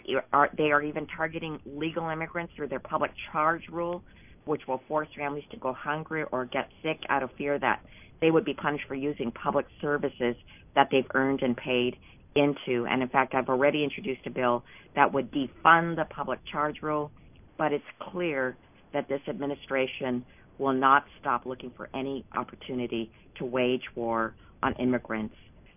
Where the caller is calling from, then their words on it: Los Angeles, California, United States; I am calling from Los Angeles, the heart of the immigrant community